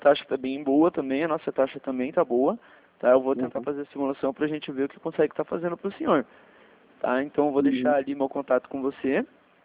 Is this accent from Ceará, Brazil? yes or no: no; Curitiba, Paraná, Brazil; sou daqui do Curitiba.